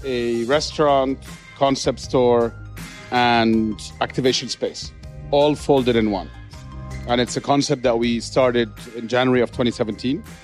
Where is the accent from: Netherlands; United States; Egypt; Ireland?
Egypt; Cairo, Cairo Governorate; I grew up in Cairo. Right. I'm Egyptian.